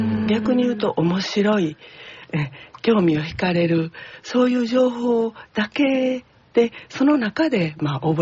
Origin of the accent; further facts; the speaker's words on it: Osaka, Japan; born there; now in Nishinomiya, Japan; 生まれましたのは大阪市西区です。